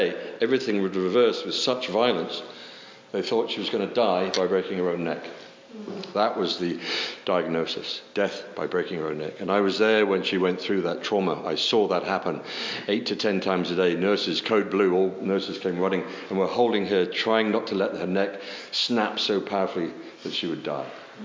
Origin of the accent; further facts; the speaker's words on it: England, United Kingdom; but I'm a cradle Anglican, obviously, being a Brit. We were raised in the church. My dad was church warden.